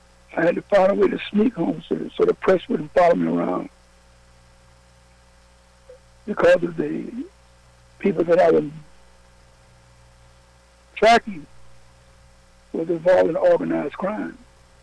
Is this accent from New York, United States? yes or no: yes; New York, United States; But I'm a New Yorker.